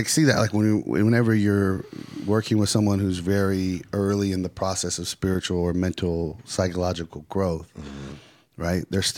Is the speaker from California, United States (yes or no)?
yes; California, United States; I think it's just from growing up in California. You know, and that's just who I grew up with. And that's how we talk.